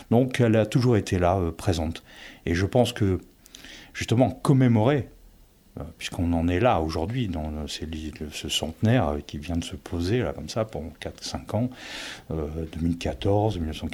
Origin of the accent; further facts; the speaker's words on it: Auchel, Hauts-de-France, France; Je suis né dans le Pas-de-Calais, à Auchel